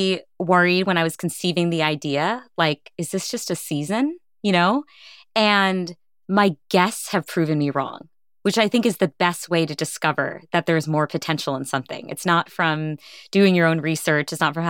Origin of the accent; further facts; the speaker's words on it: India; And I'm Indian. So turmeric is like one of my spices.